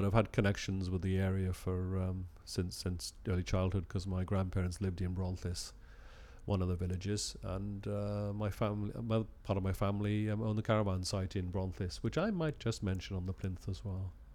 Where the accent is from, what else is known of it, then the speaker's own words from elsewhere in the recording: Ystrad Mynach, Wales, United Kingdom; also born or lived in London; I was born in Australia. I was born in Krakow, but I spent most of my early childhood in a place called Ystrad Mynach, which is sort of Mig Glamorgan.